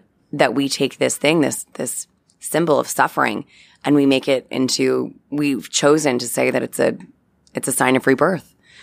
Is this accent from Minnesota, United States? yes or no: no; New York, United States; now in Brooklyn, United States; I grew up on Long Island and I live in Brooklyn, but my parents have retired in Vermont.